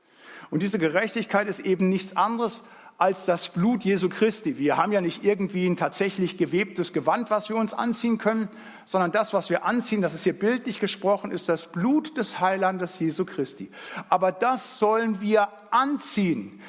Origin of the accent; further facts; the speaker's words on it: North Rhine-Westphalia, Germany; ich komme aus dem Siegerland